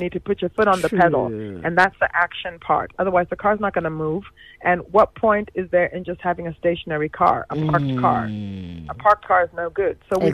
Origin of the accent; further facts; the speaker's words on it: Canada; also born or lived in United States; I'm from Africa. I mean, I know my accent is a bit strange, because I half grew up in Canada and I half grew up in the United States. But the bottom line is I'm African.